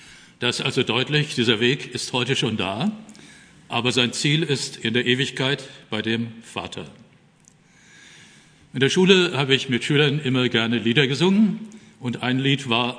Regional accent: Oberursel, Hesse, Germany; Ich stamme aus Oberursel im Taunus

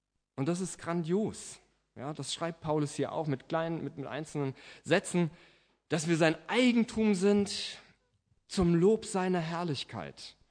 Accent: Butzbach, Hesse, Germany; Wilhelm Feller war lange Gefängnispfarrer gewesen in meiner Heimatstadt in Butzbach.

